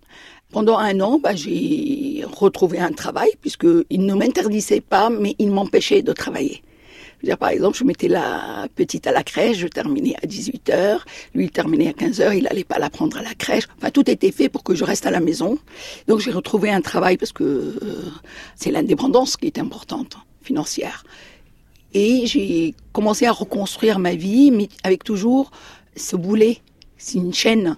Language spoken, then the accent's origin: French; Paris, Île-de-France, France; also born or lived in Egypt; j'ai grandi à Paris, je suis franco-égyptienne et je suis de culture musulmane.